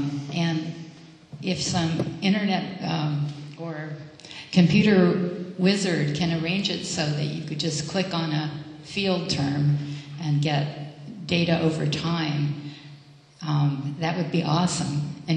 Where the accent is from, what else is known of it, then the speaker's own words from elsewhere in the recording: Orcas Island, Washington, United States; from Orcas Island.